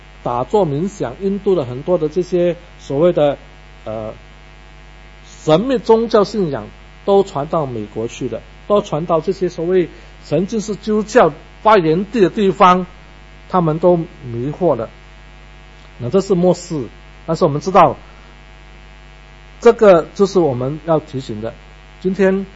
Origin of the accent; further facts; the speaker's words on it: Malaysia; 其实我也是马来西亚过来的。